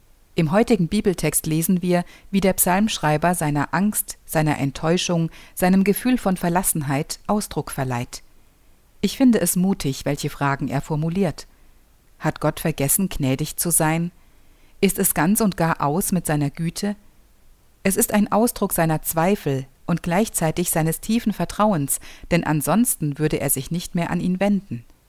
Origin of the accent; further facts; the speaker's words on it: Germany; Als BRD-Kind der 80er Jahre bin ich behütet und in Frieden aufgewachsen.